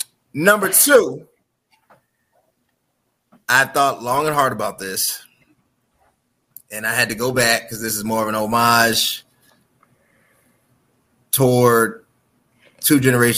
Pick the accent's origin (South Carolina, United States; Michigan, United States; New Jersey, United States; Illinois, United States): Illinois, United States; Chicago; A, I'm a Chicagoan.